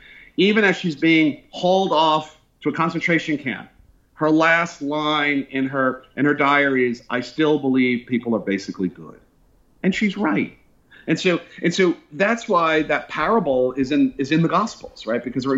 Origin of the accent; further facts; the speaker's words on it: Brooklyn, New York, United States; also born or lived in Bronx / Queens / Long Island; So I was born in Brooklyn, and really am an old New Yorker. And I spent a significant amount of time in the Bronx, Queens, Long Island.